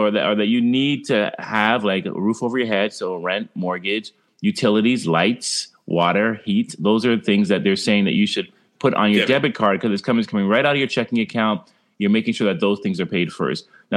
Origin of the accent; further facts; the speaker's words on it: Canada; Canadian.